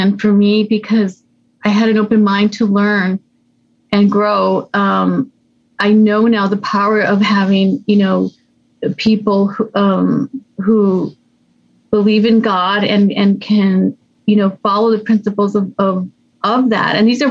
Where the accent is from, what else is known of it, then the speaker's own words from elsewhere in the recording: El Paso, Texas, United States; I grew up in El Paso, Texas, which is a border town right next to Mexico. So right across the border, and really you could see it, you know, from where we lived, was, you know, a third world country.